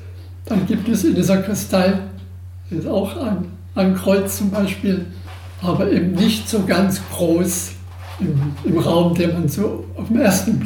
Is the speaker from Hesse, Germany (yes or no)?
no; Dresden, Saxony, Germany; denn ich stamme hier aus Dresden.